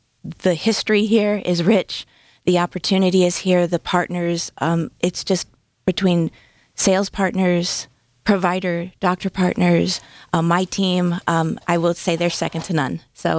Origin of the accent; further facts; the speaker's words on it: Cleveland, Ohio, United States; I'm from Cleveland, Ohio, and I started doing what you do, benefit reviews, helping clients.